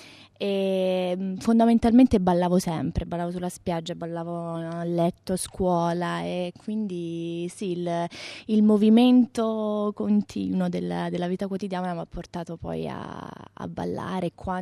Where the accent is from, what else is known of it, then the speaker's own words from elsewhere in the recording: Pescara, Abruzzo, Italy; dai 12 ai 18 anni ho studiato nella mia città, io sono nata a Pescara, sono abruzzese.